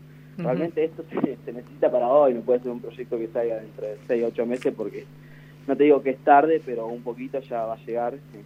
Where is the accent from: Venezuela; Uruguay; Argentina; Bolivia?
Argentina; Santa Isabel, La Pampa; Mira, de Santa Isabel, el último dato que tengo, porque yo tampoco viajo mucho a mi pueblo